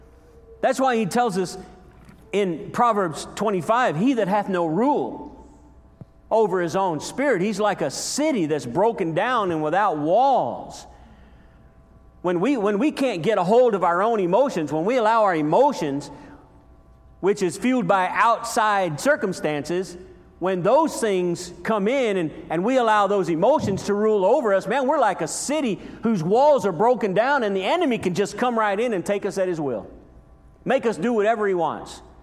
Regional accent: United States; I'm American. I bleed red, white, and blue. I am American.

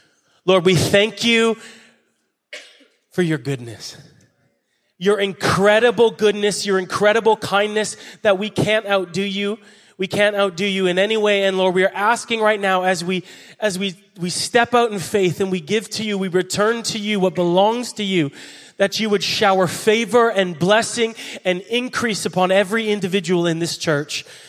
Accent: Canada; Yes, I say flag weird because I'm Canadian.

